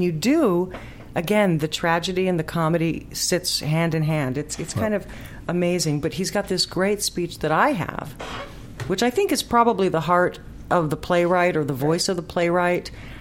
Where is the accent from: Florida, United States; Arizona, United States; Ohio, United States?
Ohio, United States; You know, you go back to your home. I'm from Ohio. I go back to my home